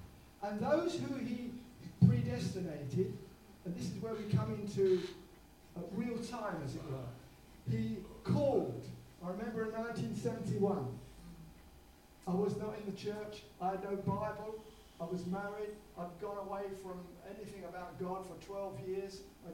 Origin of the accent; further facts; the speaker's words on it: United Kingdom; I identified with them because I'm British.